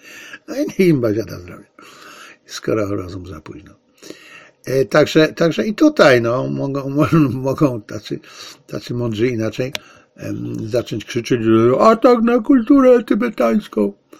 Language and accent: Polish; Zabrze, Silesian Voivodeship, Poland; Tak to kiedyś u mnie na Śląsku w Zabrzu się mówiło.